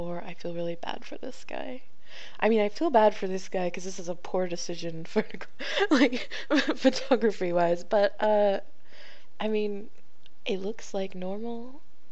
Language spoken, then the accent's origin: English; Australia; Oh, this is bad. I'm Australian. I need centimeters, please.